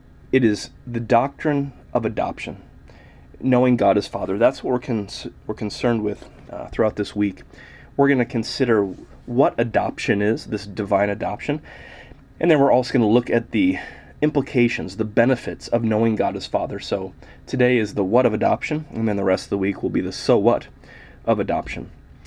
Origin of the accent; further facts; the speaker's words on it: Atlantic, Iowa, United States; I'll tell you a little bit about me. I'm from Atlantic, Iowa.